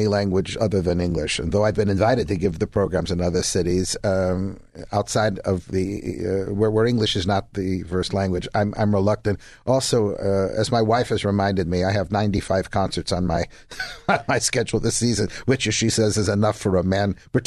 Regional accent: Chicago, Illinois, United States; accent: Chicago; including London, England, with my Chicago accent.

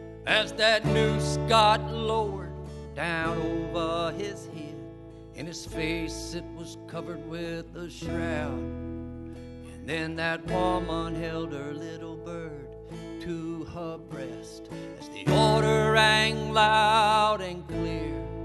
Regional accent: Florida, United States; I'm from Florida, and Florida is number two behind the state of Texas.

